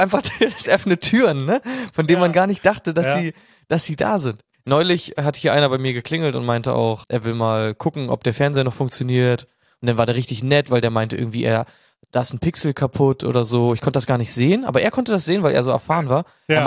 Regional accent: Buxtehude, Lower Saxony, Germany; ich komme aus Buxtehude. Also aus dem coolen York sozusagen.

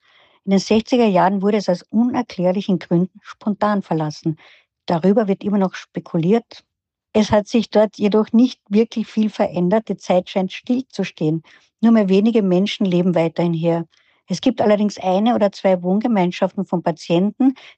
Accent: Austria; Ich als Österreicherin

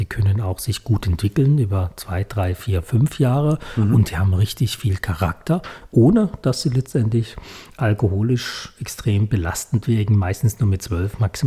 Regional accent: Karlsruhe, Baden-Württemberg, Germany; Ich komme ja hier aus Karlsruhe. Mhm. Da hat man ja auch schon immer den Einfluss vom Elsass, von Baden, Pfalz, Schwabeländle, Kraichgau hier.

